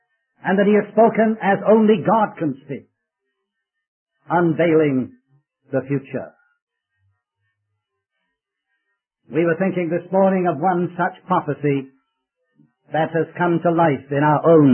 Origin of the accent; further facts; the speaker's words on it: United Kingdom; I remember as a boy growing up in Britain during the days of the Second World War